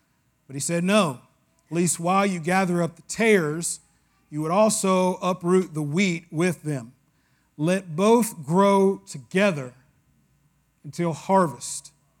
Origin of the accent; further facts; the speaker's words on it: the South, United States; I grew up in the South and I got drugged to church